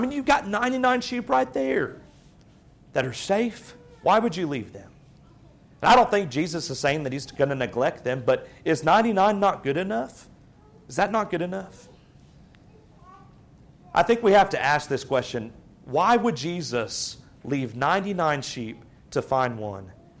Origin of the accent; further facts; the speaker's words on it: Houston, Texas, United States; I'm from Houston. We just don't really do that type of thing.